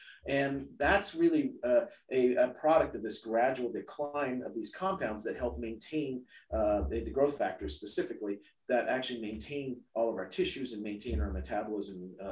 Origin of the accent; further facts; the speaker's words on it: San Francisco, California, United States; So growing up in as an American born Chinese in San Francisco, and God love them, my grandparents, whenever I got sick, would drag me down to Chinatown into these various herbal shops.